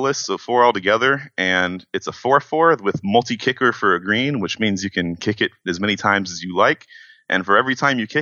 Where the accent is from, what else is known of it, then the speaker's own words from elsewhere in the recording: College Station, Texas, United States; now in Austin, United States; I'm originally from College Station, Texas.